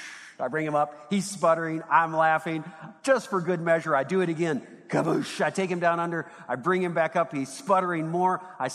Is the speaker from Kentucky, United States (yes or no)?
yes; Owensboro, Kentucky, United States; when I was a teenager growing up in Owensboro